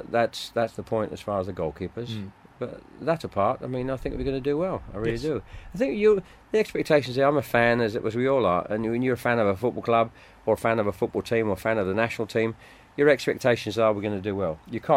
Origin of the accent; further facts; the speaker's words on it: Chelmsford, East of England, United Kingdom; also born or lived in Ashton-under-Lyne / Denton; I was born in Ashton-under-Lyme, lived in Denton early years, 5 or 6 years of age. My family moved down to Chelmsford in Essex